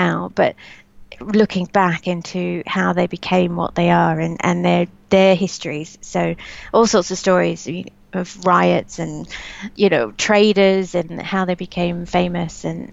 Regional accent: Australia; I grew up in Australia.

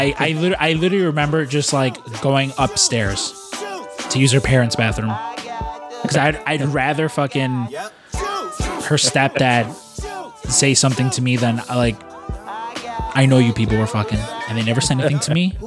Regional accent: Montana, United States; And of course, I'm originally from Montana.

